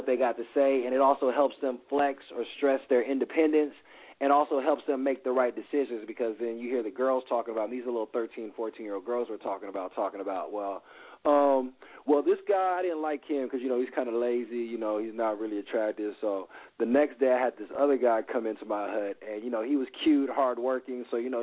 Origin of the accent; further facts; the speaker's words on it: United States; I mean, like I said, because we're American, we all know it's like, nah, fuck that.